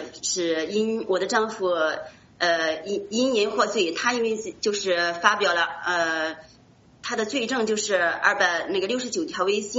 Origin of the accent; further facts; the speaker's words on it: Henan, China; also born or lived in Xinjiang; now in United States; 其实我和我的儿子，我们不是从新疆来到美国的。我们是从我们的河南老家，然后也是悄悄的、偷偷的，然后是背着家人